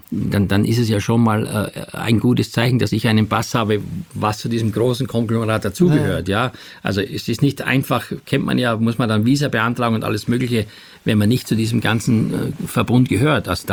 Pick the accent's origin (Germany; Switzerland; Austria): Austria; Ich finde, ich bin stolz, Österreicher zu sein.